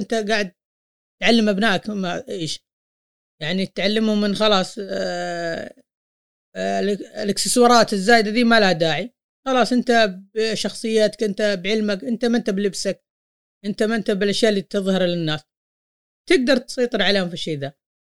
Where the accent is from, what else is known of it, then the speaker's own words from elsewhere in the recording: Saudi Arabia; المجتمعات حقتهم ما هي يعني داخلة في بعض زي عندنا في السعودية